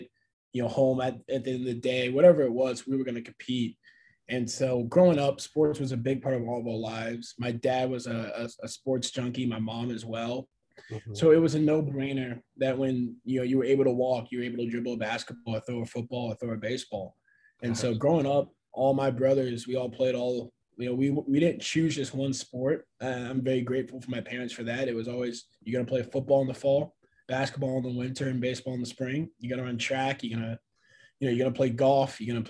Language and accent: English; Overland Park, Kansas, United States; growing up in Overland Park, Kansas, it was a great spot